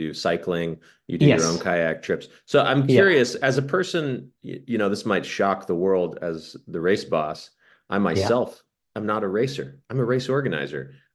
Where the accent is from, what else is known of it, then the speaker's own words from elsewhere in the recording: United States; Sorry, I'm an American over here. We don't think in those terms.